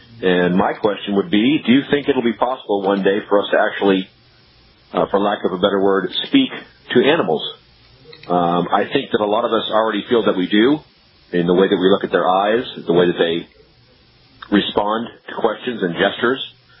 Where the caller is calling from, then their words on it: Petaluma, California, United States; I'm calling from Petaluma, California.